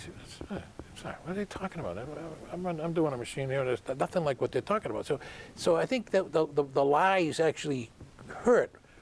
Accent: Boston, Massachusetts, United States; Yeah, in Boston. I grew up in Boston.

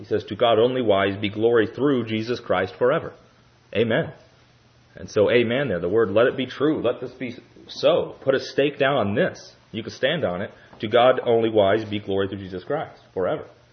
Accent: United States; I'm an American. I believe in the Bill of Rights, this sort of thing.

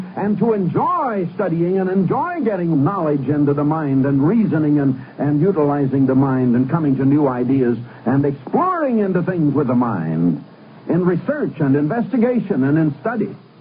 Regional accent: Iowa, United States; I was born and raised in Iowa, and we'd go out and go bobsledding or skating in the winter, and we'd go swimming and things like that in the summer.

